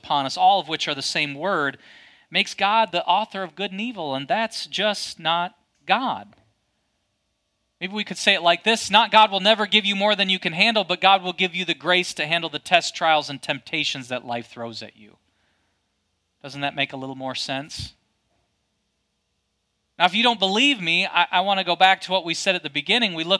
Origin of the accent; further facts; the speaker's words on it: Michigan, United States; my accent doesn't fit in Michigan anymore because it's a little more pinched like this. But my accent doesn't quite fit in Kentucky because you can tell.